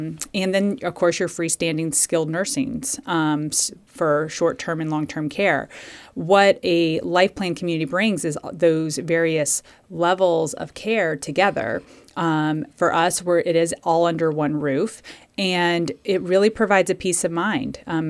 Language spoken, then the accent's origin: English; Connecticut, United States; I'm from Connecticut, but I started my career in the Kansas City area.